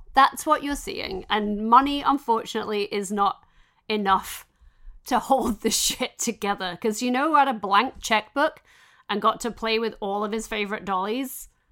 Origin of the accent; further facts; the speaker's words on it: England, United Kingdom; And as an English wrestling fan, like as a British wrestling fan, like amazing to have a stadium show back at Wembley.